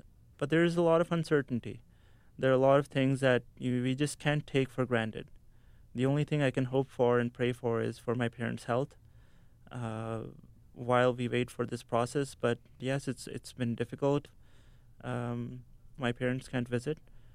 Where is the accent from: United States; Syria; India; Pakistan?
Pakistan; I wait for someone to ask me where I'm from so I can tell them I'm from Pakistan, so that they know that there's a Pakistani who's there amongst them